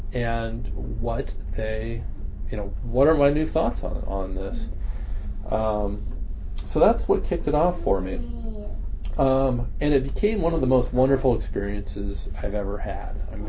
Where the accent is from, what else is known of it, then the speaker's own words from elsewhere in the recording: Cupertino, California, United States; when I was growing up, knew. Nobody knew it. I came from Cupertino, California.